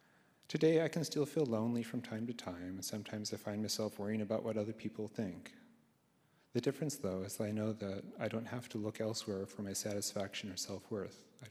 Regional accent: California, United States; I grew up in Northern California with my parents and younger sister. Both of my parents were independent types who moved away from family in New York to pursue their own dreams.

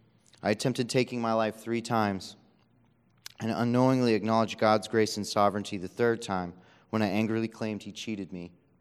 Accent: Arizona, United States; born there; also born or lived in California / Massachusetts / Kansas; Though I was born in Arizona, I've lived in California, Massachusetts, and Kansas.

